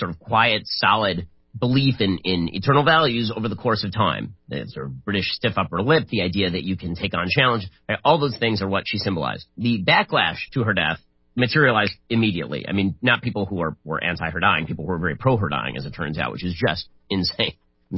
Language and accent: English; United States; You know, we're American, we fought the crown just so we wouldn't have to care about stuff like this.